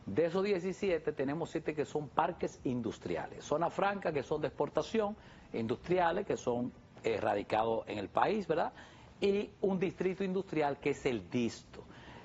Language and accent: Spanish; Santiago de los Caballeros, Santiago, Dominican Republic; now in Santo Domingo, Dominican Republic; de la ciudad de Santiago de los Caballeros, de donde yo soy, de donde vengo a rendir un servicio público aquí a la capital